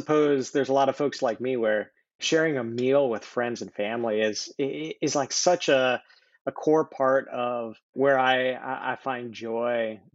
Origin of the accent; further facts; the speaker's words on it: Wyoming, United States; I grew up in Wyoming and had grandparents in Michigan.